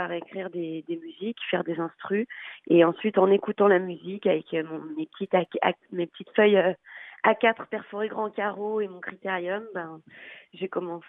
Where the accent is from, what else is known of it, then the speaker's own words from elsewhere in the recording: Montreuil, Île-de-France, France; Montreuil.